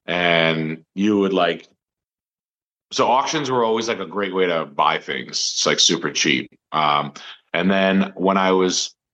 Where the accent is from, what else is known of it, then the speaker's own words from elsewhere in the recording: New England, United States; You know, we're from New England.